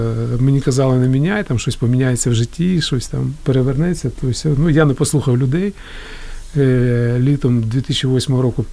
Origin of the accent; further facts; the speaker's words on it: Kyiv, Ukraine; и как бы я родился, вырос как бы в Киеве.